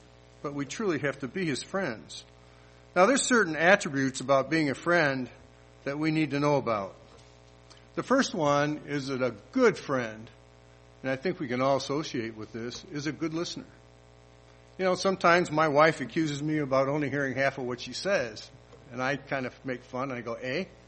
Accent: Detroit, Michigan, United States; Actually, I'm from Michigan. I think most people know that.

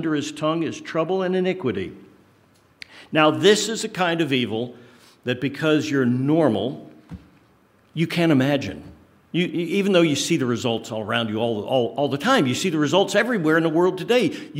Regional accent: Maryland, United States; because I grew up near Fort Detrick, Maryland

